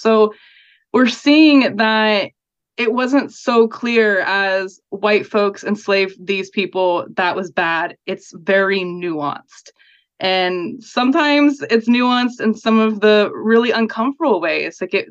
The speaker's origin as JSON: {"language": "English", "town": "Louisa", "region": "Kentucky", "country": "United States", "said": "one day I would be proud to say I'm from Appalachia, specifically Louisa, Kentucky, I wouldn't believe you. Like, again, no offense, I love Louisa"}